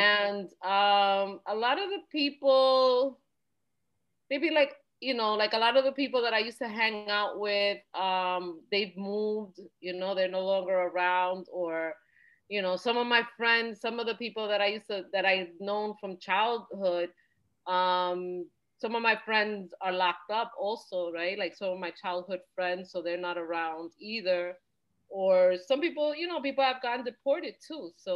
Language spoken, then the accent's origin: English; New York City, New York, United States; I think I had like the best childhood growing up in Inwood, you know, yeah. Just going to Inwood Park and playing in the street, like on Vermilia. I grew up on Vermilia